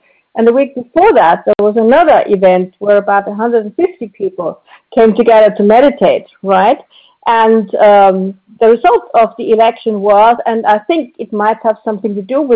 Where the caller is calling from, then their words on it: Austria; I'm calling from Austria in Europe.